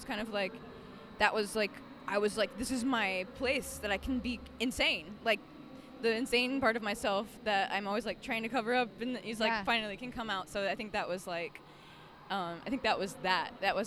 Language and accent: English; Florida, United States; Yeah, I grew up in South Florida, so.